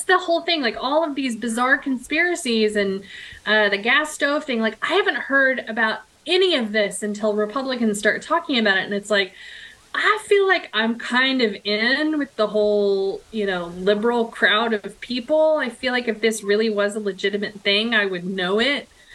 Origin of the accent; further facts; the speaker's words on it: Oklahoma, United States; I think about like growing up in Redneck, Oklahoma